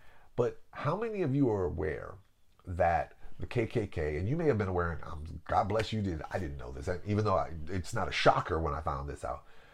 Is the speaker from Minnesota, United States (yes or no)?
no; Arkansas, United States; And I'm embarrassed about Elaine because I'm from Arkansas.